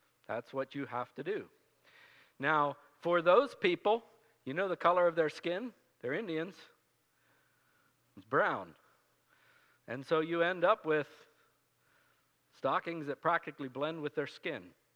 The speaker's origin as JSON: {"language": "English", "country": "Guatemala", "tie": "born or raised there", "said": "So I grew up in Guatemala"}